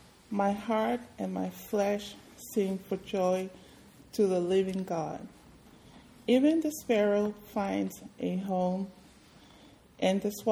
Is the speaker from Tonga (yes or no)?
yes; Tonga; So Sunday is really a day of worship and rest in Tonga. I grew up in the Methodist Church, and in our church, we have three services on Sunday. My family goes to all three every Sunday. I still remember when I was a little girl